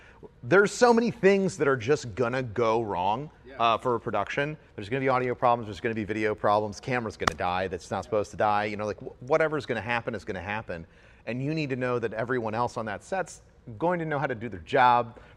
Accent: St. Louis, Missouri, United States; but I'm from St. Louis, Missouri. So like, there's not a lot going on there.

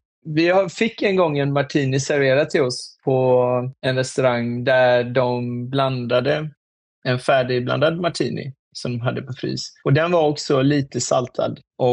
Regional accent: Åsa, Halland County, Sweden; Där vi växte upp, eller då där i Åsa.

